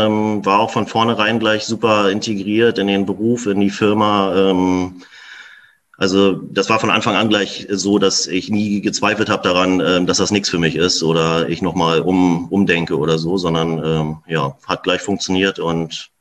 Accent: Berlin, Germany; also ich bin ja in Berlin geboren, groß geworden, zur Schule gegangen und war auch gerne Berliner lange Zeit.

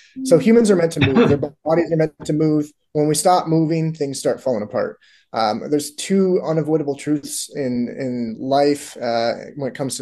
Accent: Canada; I grew up playing sports. I'm from Canada originally, so my sport was hockey.

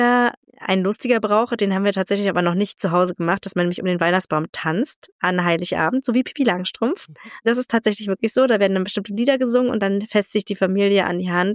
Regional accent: Northern Germany, Germany; wir kommen ja auch aus Norddeutschland, bei uns isst man der Kartoffelsalat an Heiligabend

